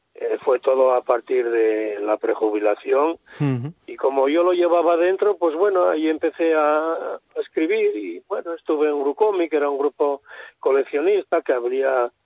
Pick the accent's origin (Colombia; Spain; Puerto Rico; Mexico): Spain; Asturias; born there; now in Oviedo, Spain; chicas en la cuenca donde yo nací.